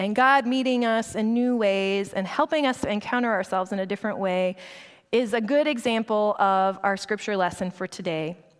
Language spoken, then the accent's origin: English; East Coast, United States; I'm not from Minnesota, so I say that like I'm an East Coast girl, so the idea of moving to the Midwest